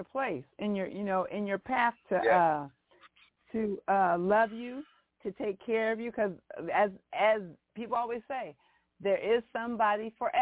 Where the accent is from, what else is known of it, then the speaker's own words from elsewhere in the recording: Washington, United States; The only person I have come in contact with vitiligo was a lady, and I'm from Washington State.